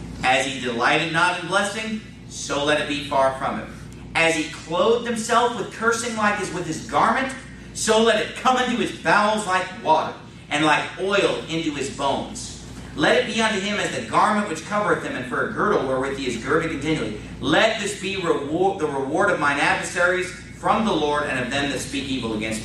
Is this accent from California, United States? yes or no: yes; Sacramento, California, United States; I grew up in Sacramento, California.